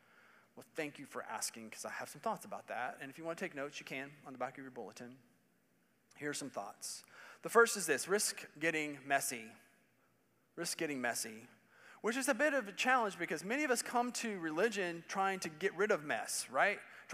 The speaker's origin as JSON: {"language": "English", "region": "Indiana", "country": "United States", "tie": "born or raised there", "said": "I grew up in Indiana."}